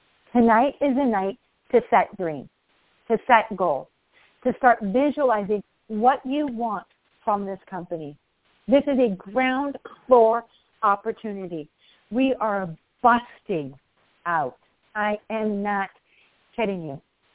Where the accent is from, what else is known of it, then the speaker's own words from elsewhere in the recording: Ohio, United States; I am from Ohio, so I'm a Midwest girl.